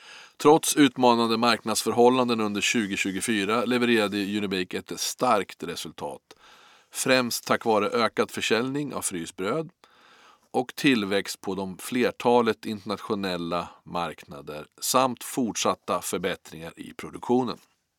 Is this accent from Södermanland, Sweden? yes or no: yes; Strängnäs, Södermanland, Sweden; och jag kommer från Strängnäs.